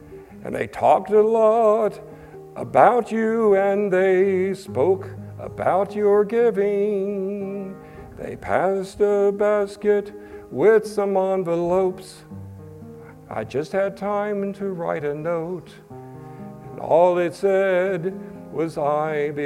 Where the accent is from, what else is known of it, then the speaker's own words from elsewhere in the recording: Charlotte, North Carolina, United States; this was a concert that we were giving in North Carolina, because I'm from Charlotte.